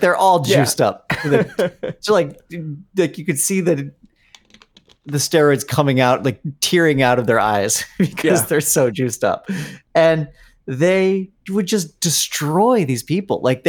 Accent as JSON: {"language": "English", "town": "Aspen", "region": "Colorado", "country": "United States", "tie": "born or raised there", "said": "It's like me growing up in Aspen, where after I left, I was like, oh, shit. That was the spot."}